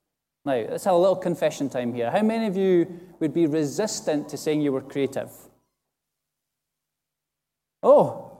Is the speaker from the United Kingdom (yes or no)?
yes; Perth, Scotland, United Kingdom; now in Musselburgh, United Kingdom; I come from Perth, my hometown. I was a St. Johnstone season ticket holder. No. I live in Musselburgh now